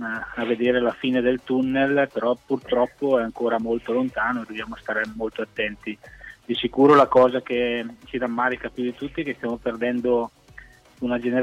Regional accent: Brescia, Lombardy, Italy; Beh, io essendo bresciano non posso essere che favorevole

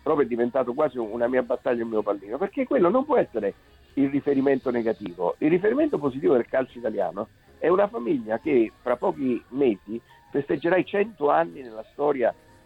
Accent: Naples, Campania, Italy; Allora, io sono napoletano

